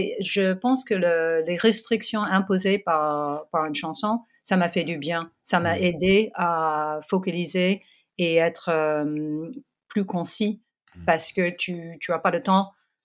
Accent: New York, United States; French is a second language; je suis de New York, et j'ai été dans une école à New York

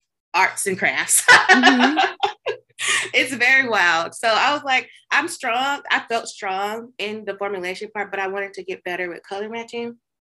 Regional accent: Georgia, United States; I had been there for 5.5 years and I'm originally from Georgia.

